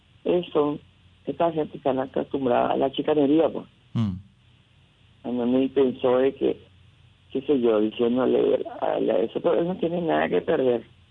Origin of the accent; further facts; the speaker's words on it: Paraguay; Salí y le dije yo voy a estar acá, firme como paraguaya.